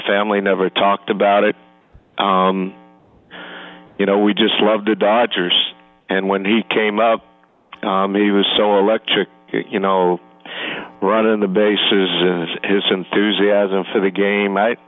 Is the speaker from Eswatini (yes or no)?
no; Brooklyn, New York, United States; now in Long Island, United States; I grew up in Brooklyn, and I wore 42 every chance I could.